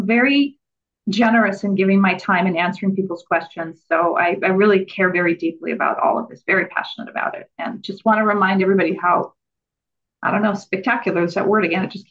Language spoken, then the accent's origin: English; New Orleans, Louisiana, United States; I'm from New Orleans originally.